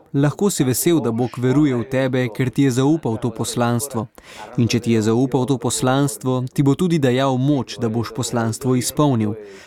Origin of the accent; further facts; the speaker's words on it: Vojvodina, Serbia; first language hu; Slovenian is a second language; Rojen sem v Vojvodini, v Bački, madžarskim staršem. Doma smo govorili samo madžarsko, obiskoval pa sem osnovno šolo v srbščini. Potem sem šel v malo semenišče, v Subotico. Tam je bil učni jezik hrvaščina.